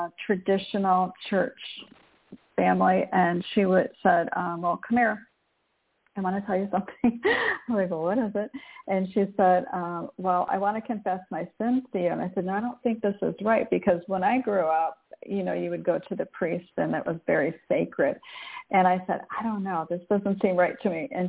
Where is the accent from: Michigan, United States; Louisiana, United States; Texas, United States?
Michigan, United States; I grew up in near Detroit, Michigan, just outside in the suburbs there.